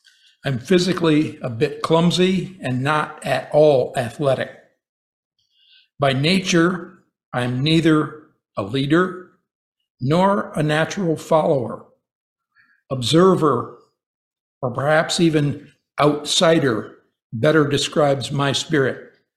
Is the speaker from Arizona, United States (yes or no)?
no; Binghamton, New York, United States; I was born in Binghamton, New York, a small city near the Pennsylvania border, about halfway between New York City and Buffalo. We never lived in the city. I was brought up in a combination of small town and farming countryside.